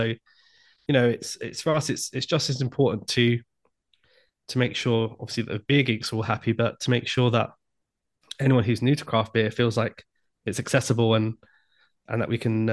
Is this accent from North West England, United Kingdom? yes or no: no; Hackney, London, United Kingdom; I'm kind of from Hackney originally.